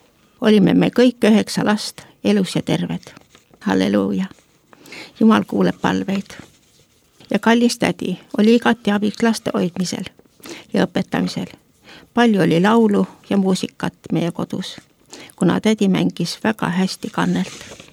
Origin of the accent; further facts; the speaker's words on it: Põlva County, Estonia; Olen pärit Põlvamaalt ja minu pere oli usklikud. Luteri koguduses ja meie kogudus oli Võnnus